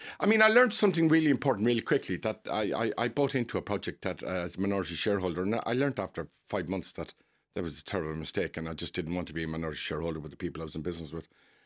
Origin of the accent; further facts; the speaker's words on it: Ireland; My heart and soul has always been in Ireland, you know what I mean? I was an Irishman abroad. I'm an Irishman home, you know what I mean? I'm home where I belong.